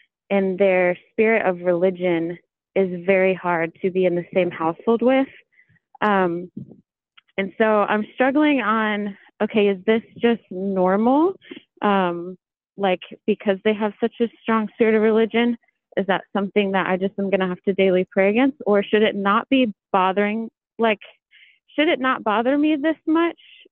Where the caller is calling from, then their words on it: Michigan, United States; I'm calling from Michigan.